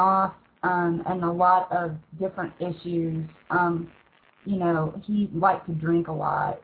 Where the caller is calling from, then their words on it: Texas, United States; Oh, okay. I'm calling from Texas.